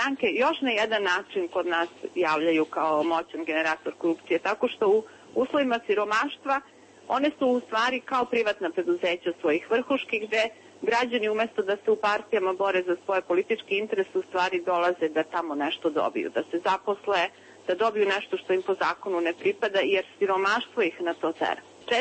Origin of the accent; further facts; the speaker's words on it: Serbia; Kod nas u Srbiji je to problem i parlamenta i finansiranja političkih stranaka.